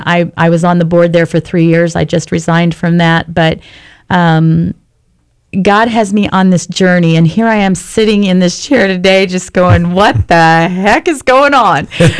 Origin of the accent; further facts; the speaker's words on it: Kansas City, Missouri, United States; So I'm from Kansas City, Missouri.